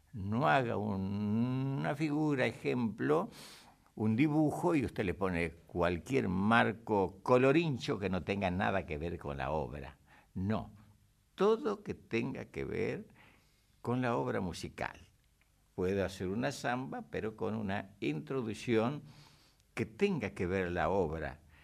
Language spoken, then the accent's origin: Spanish; Estación Forres, Santiago del Estero, Argentina; now in Buenos Aires, Argentina; mañana es el cumpleaños de mi pueblo de Estación Forres, que está sobre la ruta 34. Ahí estamos y mañana es cumpleaños. Feliz cumpleaños a mi querido pueblo de Forres